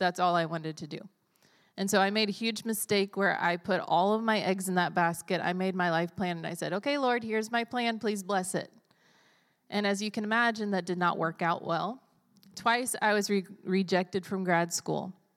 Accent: Greensboro, United States; I'm from Greensboro, born and raised, and obviously pastor's kid, grew up in the church my whole life, homeschooled my whole life

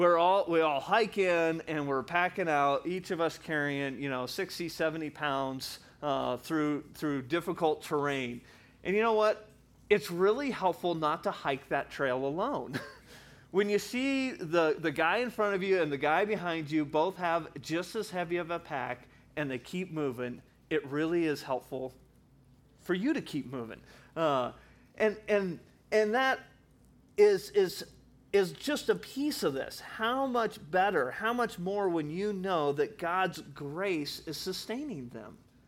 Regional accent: Littleton, Colorado, United States; I grew up in Littleton, which is right there by Columbine.

